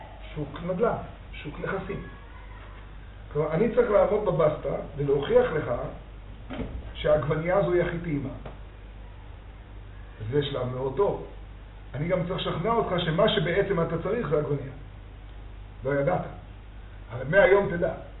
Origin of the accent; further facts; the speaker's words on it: Jerusalem, Jerusalem District, Israel; כשהיינו קטנים בירושלים